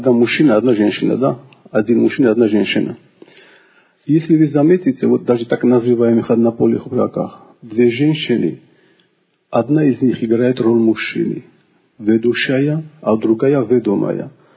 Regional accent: Georgia; Russian is a second language; Короче, я из Грузии, я путаю постоянно эти склонения.

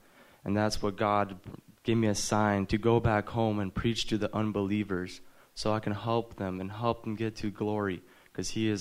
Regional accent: Montana, United States; Well, hello. … I'm from Montana.

